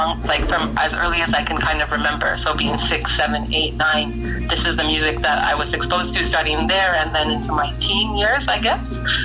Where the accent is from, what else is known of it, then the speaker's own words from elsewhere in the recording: Montreal, Quebec, Canada; growing up in Montreal, in the Chateau, there was just diversity just seemed normal at that point.